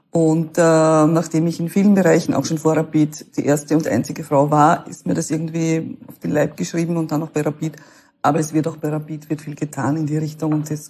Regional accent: Klingenbach, Burgenland, Austria; Und ich werde es nie vergessen, Klingenbach, da wo ich herkomme

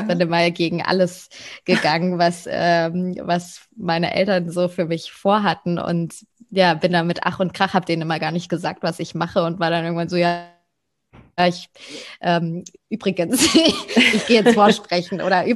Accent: Bavaria, Germany; ich komme aus der Nähe von München.

